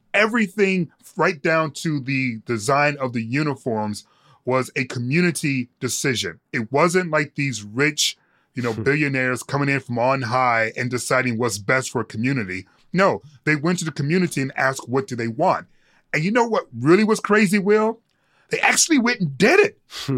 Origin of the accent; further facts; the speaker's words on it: Detroit, Michigan, United States; Obviously, as a Detroit Lions fan, as someone who's born and raised in Detroit